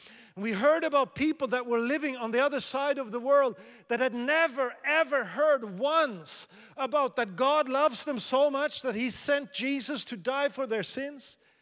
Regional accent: Sweden; also born or lived in Asia; I grew up partly in Asia and partly in Sweden.

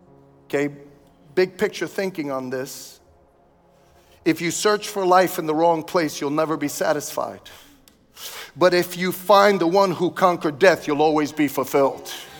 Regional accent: Brooklyn, New York, United States; I grew up in Brooklyn, and we used to have a saying, you know, you can't kid a kidder.

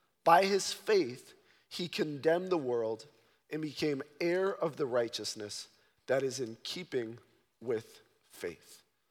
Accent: Chicago, Illinois, United States; I grew up in Chicago. I never saw anybody with chickens.

